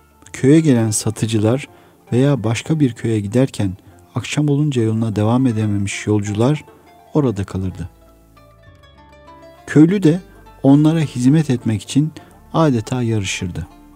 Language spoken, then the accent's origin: Turkish; Domaniç, Kütahya, Turkey; Osmanlı yaylası Domaniç'te büyüdük ve oralarda insanların yaşlısına değer verdiğini